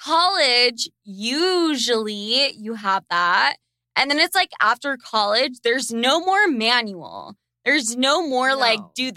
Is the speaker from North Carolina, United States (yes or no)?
no; Sandy, Utah, United States; I grew up in Sandy, Utah. I spent a lot of my childhood memories there.